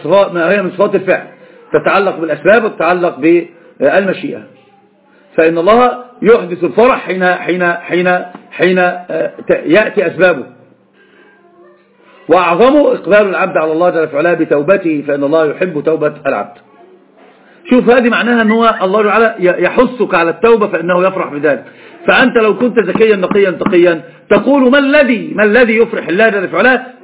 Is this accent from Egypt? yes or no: yes; Egypt